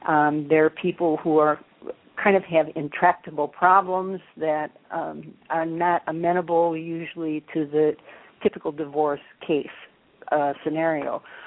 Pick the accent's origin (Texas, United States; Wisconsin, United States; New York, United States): Wisconsin, United States; now in Illinois, United States; I am from Wisconsin, but I've been here in Illinois longer than I lived in Wisconsin.